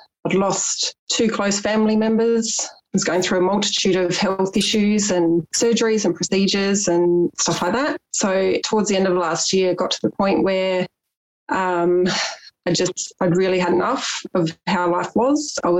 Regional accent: South Australia, Australia; I turned 41. I'm a single mum to three teenage girls, 18, 15 and 12. And I'm from South Australia, from the beautiful Adelaide Hills.

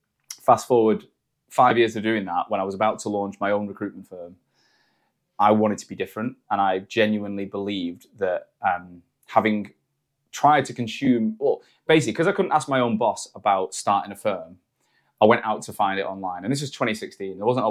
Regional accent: Manchester, North West England, United Kingdom; also born or lived in London; now in Sheffield, United Kingdom; Manchester, but I moved back there in the pandemic when we went remote, and now I live in Sheffield.

